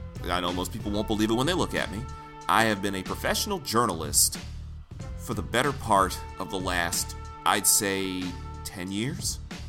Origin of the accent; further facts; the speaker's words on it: Detroit, Michigan, United States; I'm from Detroit. I don't hide it. It's something that I wear as a badge of honor.